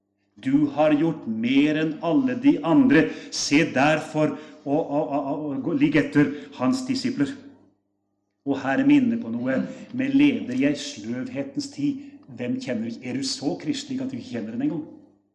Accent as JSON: {"language": "Norwegian", "town": "Heddal", "region": "Telemark", "country": "Norway", "tie": "born or raised there", "said": "Hjemme i Heddal, i min heimbild, så hadde vi noen sånne små"}